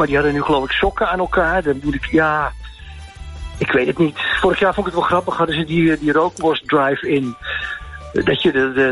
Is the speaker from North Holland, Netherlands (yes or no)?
yes; Zandvoort, North Holland, Netherlands; De allerbeste, ja? Die is een Nederlandse. En notabene uit mijn geboortegrond, Zandvoort aan Zee.